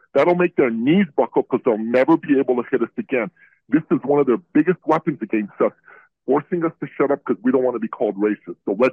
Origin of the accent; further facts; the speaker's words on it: Iran; moved away; Look, I'm an immigrant from Iran.